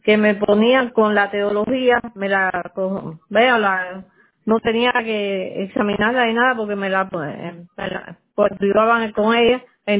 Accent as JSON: {"language": "Spanish", "country": "Cuba", "tie": "born there", "said": "Sí, nací en Cuba."}